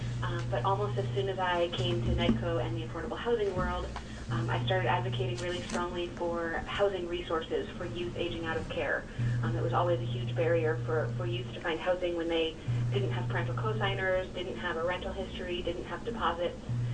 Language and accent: English; Eugene, Oregon, United States; I'm from the Eugene-Springfield area. I live in Senator Edwards' district, and I work in Senator Byers' district.